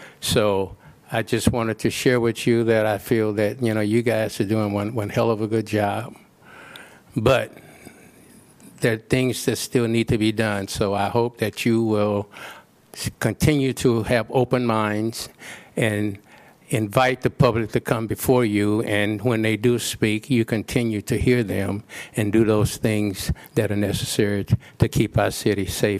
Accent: East St. Louis, Illinois, United States; born there; I was born in East St. Louis, Illinois, which was an all-black community.

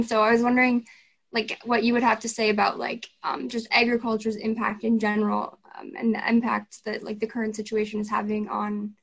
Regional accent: Iowa, United States; I grew up in Northwest Iowa, and I was actually just home to visit family this last weekend.

